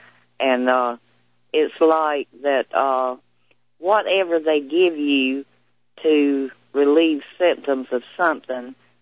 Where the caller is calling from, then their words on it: Georgia, United States; from Georgia, the thorn in Frank's side.